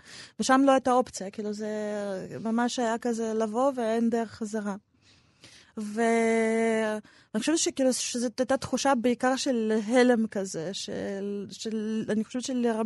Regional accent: Kyiv, Ukraine; now in Israel; למדתי בית ספר דומה בקייב, שזה גם היה בית ספר עיוני עם מגמה לאומנויות

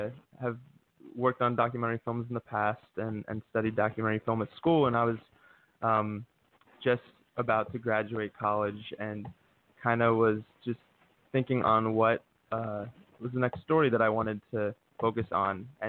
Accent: Philadelphia, Pennsylvania, United States; moved away as an adult; now in Los Angeles, United States; I'm currently located in L.A. I grew up in Philadelphia and spent a lot of time in my Northeast, but about a year ago moved out here.

